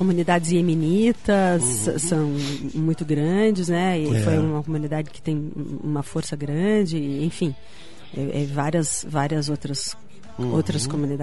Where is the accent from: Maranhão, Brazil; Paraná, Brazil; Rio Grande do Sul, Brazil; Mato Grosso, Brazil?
Paraná, Brazil; Curitiba; Sou daqui, nasci em Curitiba, uhum. Mãe curitibana, pai egípcio.